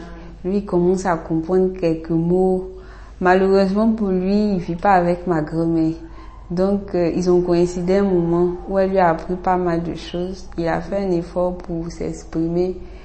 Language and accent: French; Côte d’Ivoire; accent: Abidji; Bon, je pense que j'ai l'accent Abidji, même si je ne parle pas Abidji, parce que je parle comme mes parents.